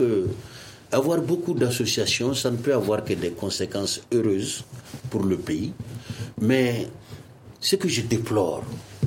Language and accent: French; Mali; Nous sommes des Maliens. Avant d'être Bambara, avant d'être Kassonké, avant d'être Soninké, avant d'être Koroboro, nous sommes d'abord des Maliens.